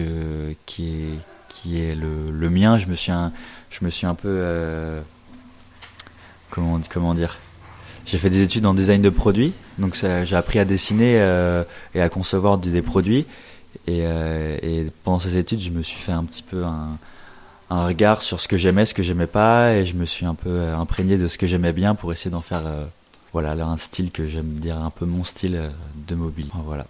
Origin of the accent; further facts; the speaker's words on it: Cholet, Pays de la Loire, France; now in Saint-Georges-sur-Loire, France; voilà, j'ai 23 ans et je vis à Saint-Georges-sur-Loire et je viens de Cholet, j'ai grandi à Cholet, cette bien belle ville, au cœur des Mauges.